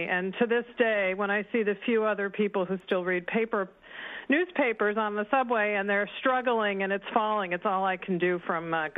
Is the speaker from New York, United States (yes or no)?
yes; New York, United States; No, I grew up in Westchester County, but was a true suburbanite.